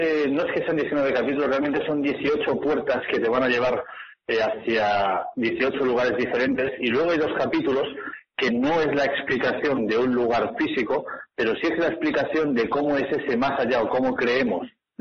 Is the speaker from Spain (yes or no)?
yes; Catalonia, Spain; un poco homenaje a mi tierra